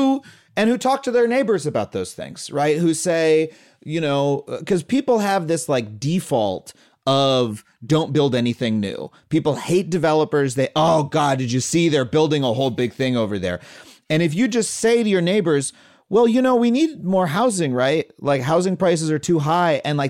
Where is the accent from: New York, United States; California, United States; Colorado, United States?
New York, United States; And I grew up on Long Island.